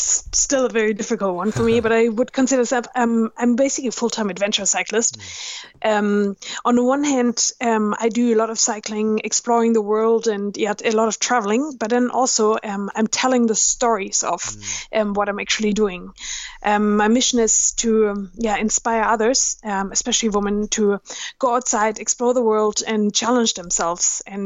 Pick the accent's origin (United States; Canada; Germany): Germany; accent: halfway British; English is a second language; moved away; here I am coming from Germany with my halfway British accent I learned from school, with the school English